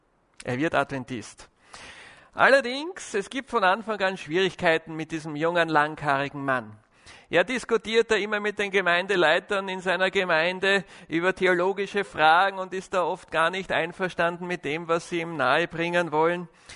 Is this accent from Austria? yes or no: yes; Vienna, Austria; ich komme aus Wien. Meine Eltern waren Adventisten, wie ich geboren wurde. Bin also adventistisch aufgewachsen, habe in Wien die Schule besucht